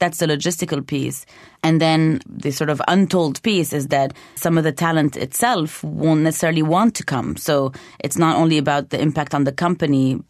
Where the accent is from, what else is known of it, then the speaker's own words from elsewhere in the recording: Beirut, Beirut Governorate, Lebanon; also born or lived in Canada; I mean, I'm a Canadian citizen. I grew up in Beirut, but I was born in Canada.